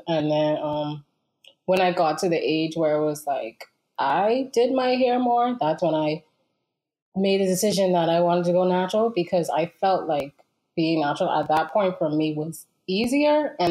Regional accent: Bahamas; I'm from the Bahamas.

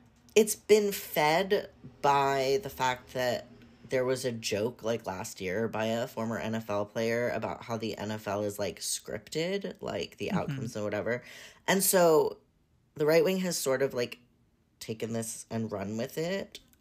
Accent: Florida, United States; I'm from South Florida, so I grew up a Dolphins fan.

